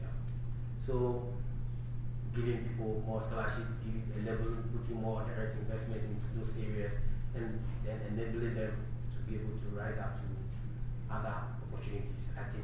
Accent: Ghana; Because I'm from Ghana, that is probably an African country.

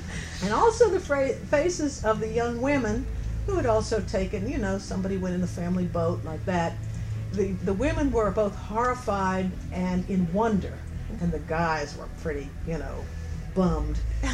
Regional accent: Pittsburgh, Pennsylvania, United States; I'm originally from Pittsburgh, industrial Pittsburgh, and I love the look of colored glass shards shining in back alleys.

